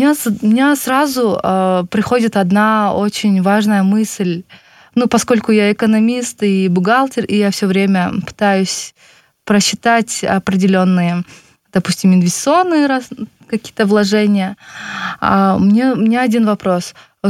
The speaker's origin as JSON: {"language": "Russian", "country": "Kyrgyzstan", "said": "на эту инициативу мы смотрим как из Кыргызстана, мы говорим, классно, мы тоже в гости можем сходить. Но как бы наше положение и положение белорусов несколько отличается."}